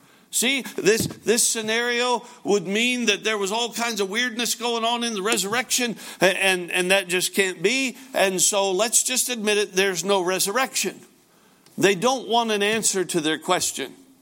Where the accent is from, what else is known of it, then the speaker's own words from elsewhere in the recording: Alaska, United States; now in Franklin, United States; Now, you folks know I'm from Alaska and our home church is in Alaska, but we have a home in Franklin, Kentucky.